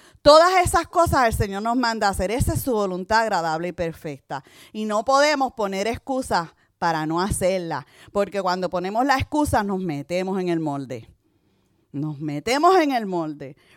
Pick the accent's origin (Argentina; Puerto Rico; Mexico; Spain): Puerto Rico; soy de Puerto Rico, no pronuncio muy bien la R, tenemos ese problema